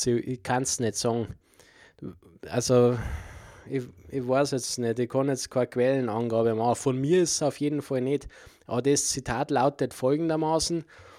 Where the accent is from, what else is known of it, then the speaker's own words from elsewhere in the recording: Bavaria, Germany; Man sagt natürlich eher, natürlich ich bin Bayer oder ich identifiziere mich viel eher mit Weiß-Blau wie mit dem Schwarz-Rot-Gelb.